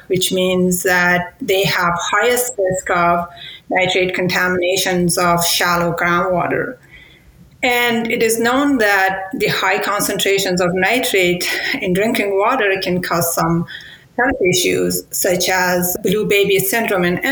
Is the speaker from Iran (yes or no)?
yes; Iran; English is a second language; now in Canada; I'm from Iran originally, and I moved to Canada in December 2003.